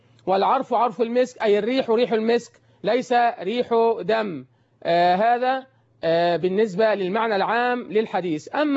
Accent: Suez, Suez Governorate, Egypt; والذي حدث في بلدنا السويس

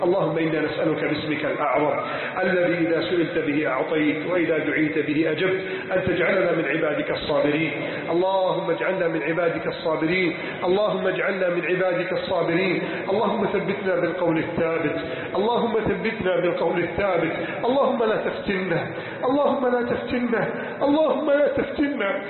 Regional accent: Egypt; اللهم احفظ بلدنا مصر

